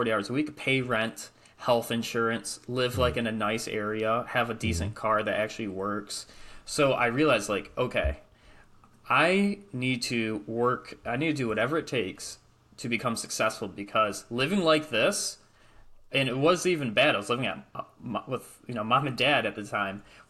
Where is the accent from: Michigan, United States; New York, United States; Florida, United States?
Michigan, United States; I'm from Michigan, and this is where this house was.